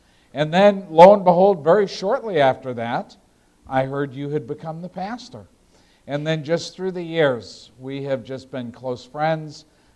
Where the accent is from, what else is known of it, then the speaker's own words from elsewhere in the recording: Massachusetts, United States; now in Vermont, United States; I grew up in Massachusetts, and I had known him from way back.